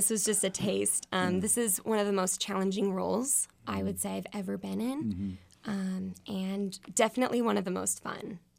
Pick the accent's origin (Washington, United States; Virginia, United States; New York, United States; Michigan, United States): Washington, United States; Spokane; I grew up here in Spokane my whole life.